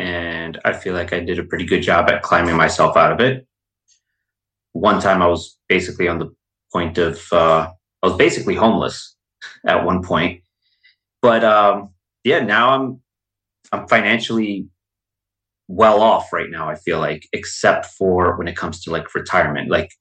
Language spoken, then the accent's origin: English; New Jersey, United States; Here in New Jersey.